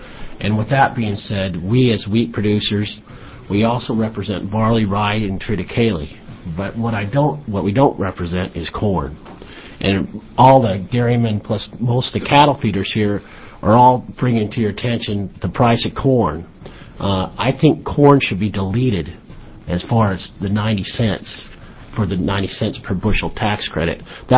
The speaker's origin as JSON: {"language": "English", "town": "Klamath Falls", "region": "Oregon", "country": "United States", "said": "from Klamath Falls, Oregon."}